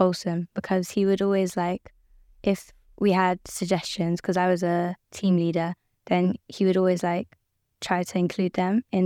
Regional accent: Bristol, South West England, United Kingdom; growing up in Bristol because it's, like, not a well-known place. So it is, but not widely. So I could say that I've grown up in Bristol and I like it as well because there's quite a lot of places in it.

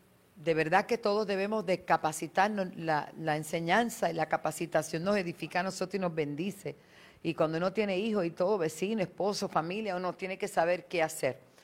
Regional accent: Toa Alta, Puerto Rico; así que soy de Toalta y soy de Bayamón. Y soy de Puerto Rico

